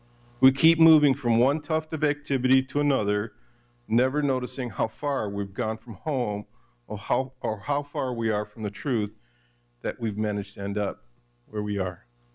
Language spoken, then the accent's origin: English; Detroit, Michigan, United States; I grew up in Detroit. I heard the stories.